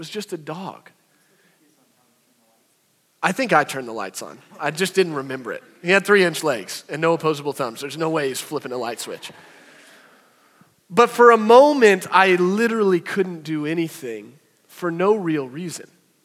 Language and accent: English; Branson, Missouri, United States; I grew up in Branson. You play in creeks, and you touch squirrels.